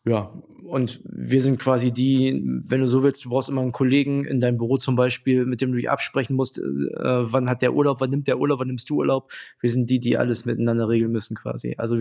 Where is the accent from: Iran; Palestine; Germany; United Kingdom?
Germany; Wilhelmshaven, Lower Saxony; now in Berlin, Germany; Genau, ich komme aus Wilhelmshaven, also wir kommen aus der gleichen Stadt. Mittlerweile lebe ich aktuell in Berlin